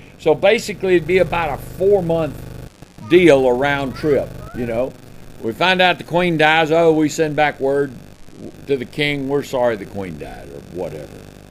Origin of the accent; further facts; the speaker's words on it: Houston, Texas, United States; As a boy, a young man, I went to baseball games. I grew up in Houston